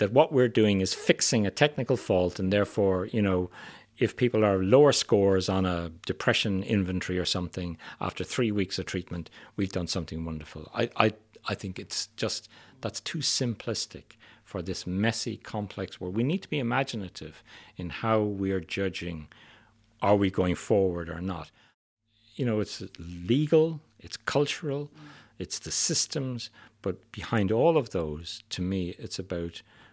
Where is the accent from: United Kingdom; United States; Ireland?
Ireland; I grew up in Ireland in the 60s and 70s